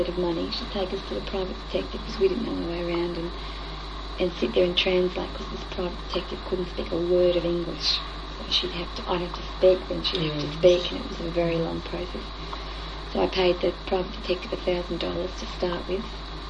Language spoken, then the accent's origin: English; Australia; And us being Australian, it was good for them, I think, too.